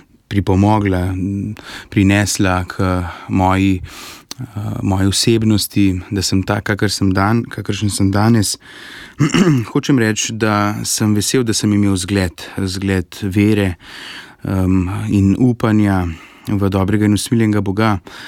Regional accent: Tržič, Upper Carniola, Slovenia; prihajam iz Župnije Tržič-Bistrica in pri nas doma sem odraščal skupaj s starejšo sestro, starimi starši in starši

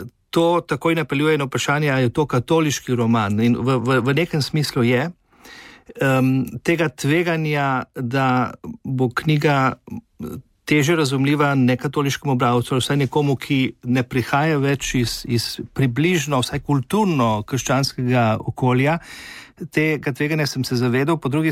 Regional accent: Ajdovščina, Gorizia, Slovenia; tudi sam sem primorc iz Ajdovščine doma

